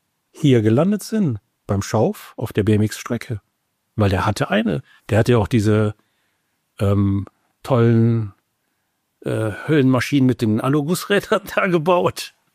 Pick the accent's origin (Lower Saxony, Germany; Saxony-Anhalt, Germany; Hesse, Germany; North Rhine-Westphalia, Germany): North Rhine-Westphalia, Germany; Cologne; Als Kölner hatten wir ja die IFMA